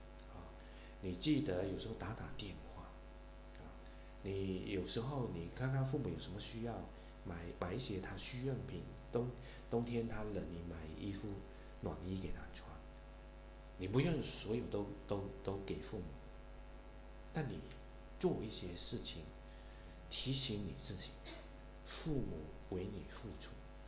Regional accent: East Malaysia, Malaysia; 我爸爸在马来西亚出生，我在马来西亚出生，所以我是第三代 移民之后的第三代。

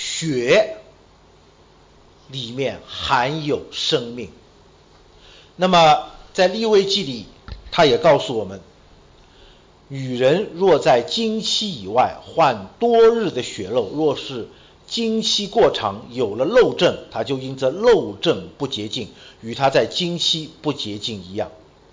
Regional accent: Shanghai, China; 我是上海人，咱们这里有没有江浙一带，有没有在上海江浙一带的，举个手我看看。

